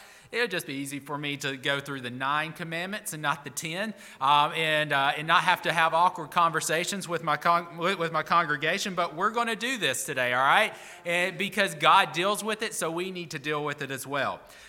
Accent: Alabama, United States; Now, I'm from Alabama, and I don't claim to be good with statistics.

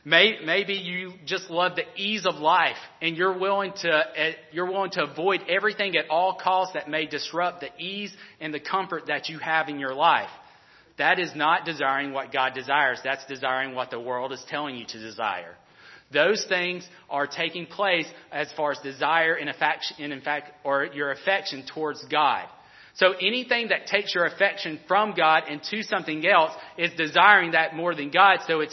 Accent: Alabama, United States; Growing up in Alabama, if you guys don't know this, I'm going to let you know, college football is king in that state, okay?

